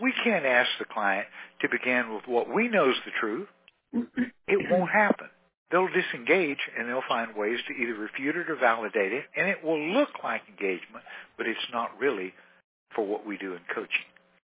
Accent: Texas, United States; accent: Texan; English is my second language. Texan is my first, and you're doing just as good in English as I am

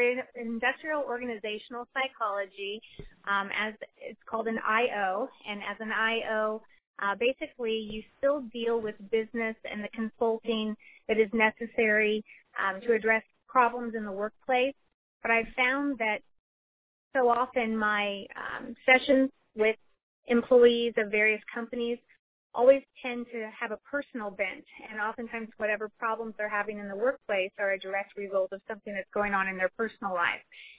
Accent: Dallas, Texas, United States; I'm from Dallas, Texas.

